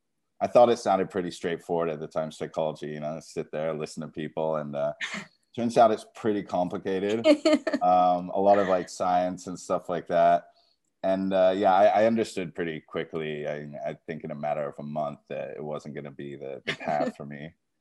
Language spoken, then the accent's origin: English; England, United Kingdom; when I was growing up in England.